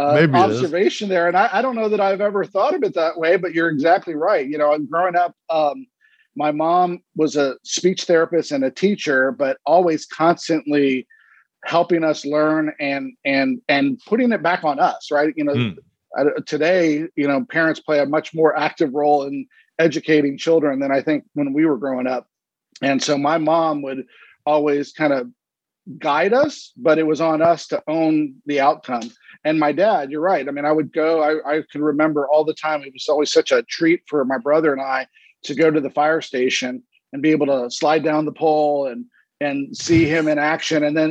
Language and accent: English; San Antonio, Texas, United States; I grew up in San Antonio, Texas.